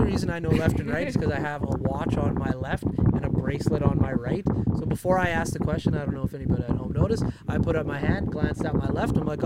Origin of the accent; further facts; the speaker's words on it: Alberta, Canada; I grew up in Thickwood primarily, like in Dickensfield, and, like, it's so chill and laid back, and, like, you can do almost anything. It's just, like, a relaxed environment.